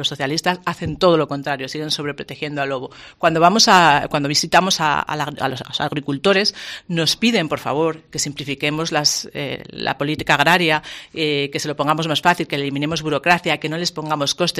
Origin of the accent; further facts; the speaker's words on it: Avilés, Asturias, Spain; moved away as an adult; Yo he vivido, soy de Avilés, he estudiado ingeniero industrial aquí y como muchos otros asturianos, pues me he tenido que ir fuera de Asturias a buscar trabajo siendo ingeniero